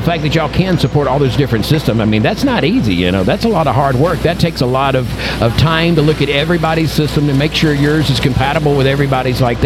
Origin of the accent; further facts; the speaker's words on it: Alabama, United States; Absolutely, because I'm from Alabama, and that's exactly right.